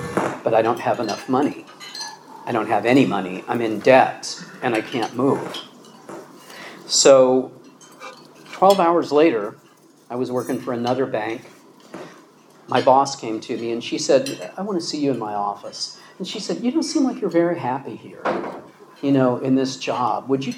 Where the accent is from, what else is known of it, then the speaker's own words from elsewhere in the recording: Texas, United States; also born or lived in Iowa; I grew up in churches in Texas and Iowa